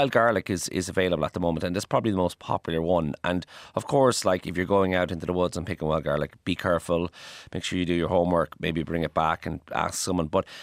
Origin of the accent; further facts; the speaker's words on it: Maynooth, Kildare, Ireland; I grew up in Maynooth, like eating Rice Krispies and Cocoa Pops.